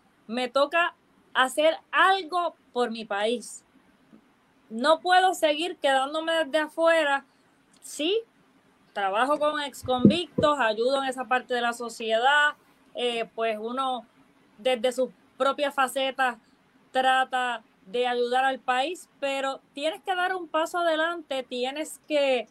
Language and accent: Spanish; Camuy, Puerto Rico; Soy criada en Camuy, estudié mi escuela superior en Atillo.